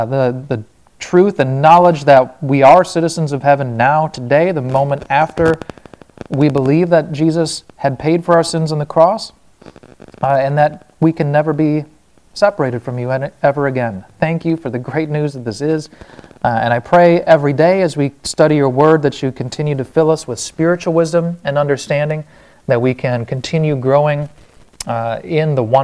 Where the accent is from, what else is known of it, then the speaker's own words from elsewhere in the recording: Wisconsin, United States; accent: Wisconsin; I'd heard my Wisconsin accent come out in there.